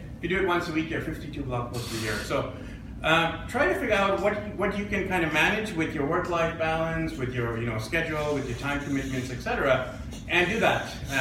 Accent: Vancouver, British Columbia, Canada; I'm from Vancouver

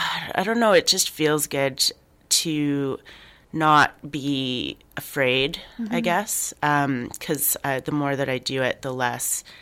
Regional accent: Regina, Saskatchewan, Canada; I grew up in Regina

